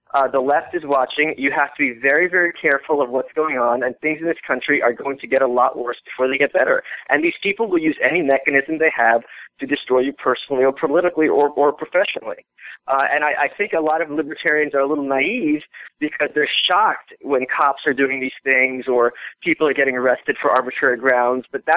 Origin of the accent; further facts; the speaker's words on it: New York, United States; And growing up in New York, you know, espousing these kind of, they would certainly not be libertarian, espousing these conservative views is really a great way to be obnoxious and to be a punk.